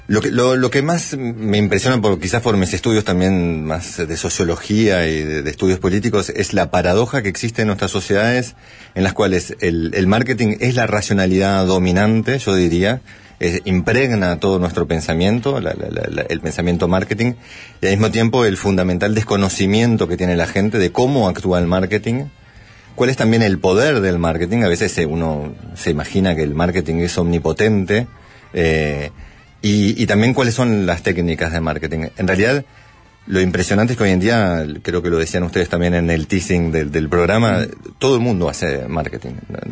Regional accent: Uruguay; moved away as an adult; also born or lived in France; yo soy uruguayo, sí. y feliz de ser uruguayo y de haber vuelto al Uruguay hace 3 años, pero pasé 30 años en Francia, donde me fui a estudiar.

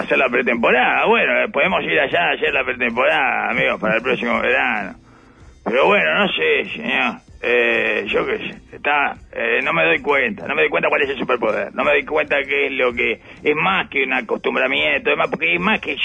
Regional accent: Uruguay; como uruguayo

